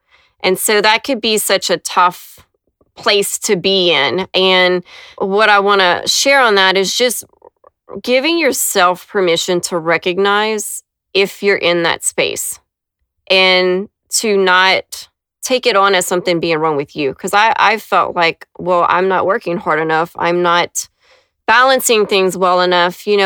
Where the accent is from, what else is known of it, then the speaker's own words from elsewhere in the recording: Louisiana, United States; coming back to my hometown, which again is a really small town in Louisiana, so we're very rural practices.